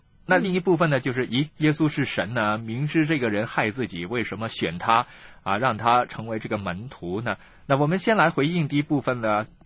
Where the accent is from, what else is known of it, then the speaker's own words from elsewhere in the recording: China; 就正如我们中国人呢、啊